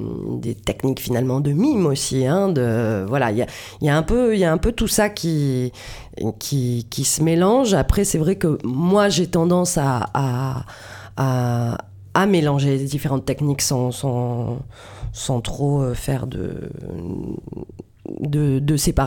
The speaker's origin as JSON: {"language": "French", "town": "Marseille", "region": "Provence-Alpes-Côte d'Azur", "country": "France", "said": "Et moi, je suis, en tant que Marseillaise"}